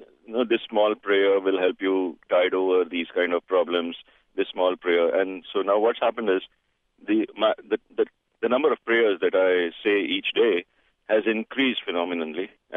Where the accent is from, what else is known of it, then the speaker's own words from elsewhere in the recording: India; I'm a Hindu from India